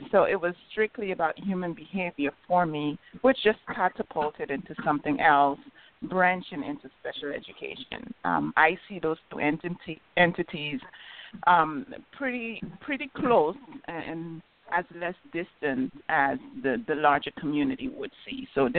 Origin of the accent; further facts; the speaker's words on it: St. Croix, U.S. Virgin Islands; I was raised on St. Croix.